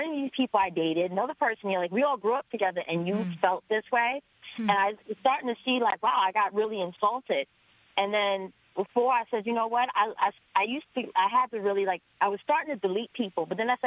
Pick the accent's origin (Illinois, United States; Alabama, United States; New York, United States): New York, United States; Bronx; I live in Connecticut, but I'm originally from the Bronx, New York. And I grew up in a neighborhood that was basically a lot of Irish, Italian people.